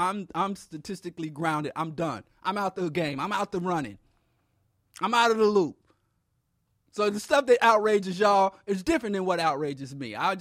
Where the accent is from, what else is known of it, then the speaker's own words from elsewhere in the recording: Kansas City, Missouri, United States; Even in when I was growing up in Kansas City, I lived in the inner city.